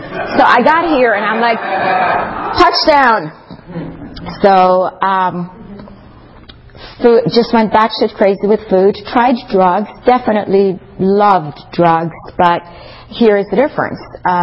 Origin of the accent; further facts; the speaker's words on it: Iran; every time we went back home, I'm from Iran, every time we went back home